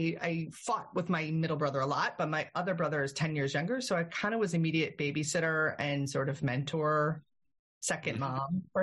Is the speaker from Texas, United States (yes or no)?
no; Pennsylvania, United States; I grew up in the Lehigh Valley, and I am the oldest of three, and I have two younger brothers.